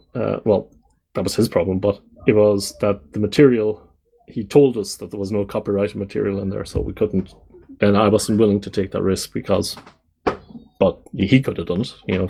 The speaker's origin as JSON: {"language": "English", "country": "Ireland", "said": "I obviously I come from the Republic"}